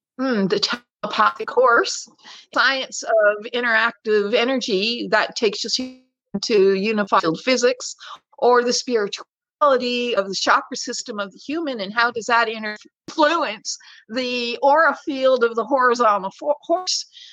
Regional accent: Canada; So growing up in Canada, I had great opportunities out in the bush to ride bush horses.

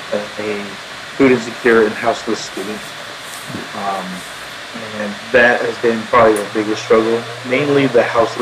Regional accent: California, United States; now in Oregon, United States; Originally, I am from California, so I kind of made my way up here

